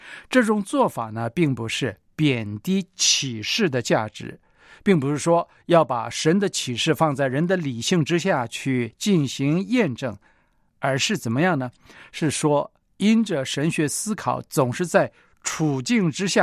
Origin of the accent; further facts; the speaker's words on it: China; 咱们是中国人，当然有距离甚至陌生。